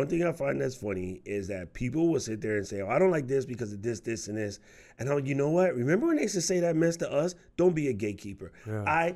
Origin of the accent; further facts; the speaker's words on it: New York, United States; also born or lived in Japan; Bro, I was like, I'm from New York, bro. We cook food, right?